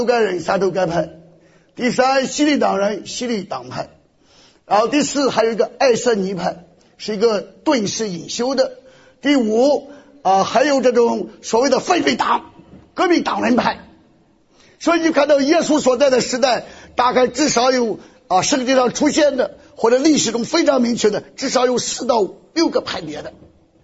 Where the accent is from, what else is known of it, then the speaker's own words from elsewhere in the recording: Shandong, China; 我们山东人讲说，大鱼吃小鱼，小鱼怎么办？